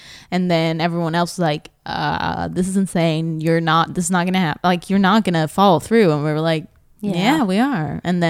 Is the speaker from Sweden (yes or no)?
yes; Sweden; English is a second language; I was an exchange student when we met. Because I'm from Sweden.